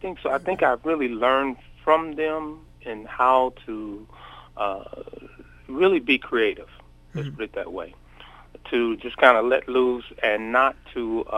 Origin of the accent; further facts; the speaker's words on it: Missouri, United States; also born or lived in Oklahoma; Well, I was originally from Missouri and I moved to Oklahoma for about 9 years. Then I moved back to Missouri.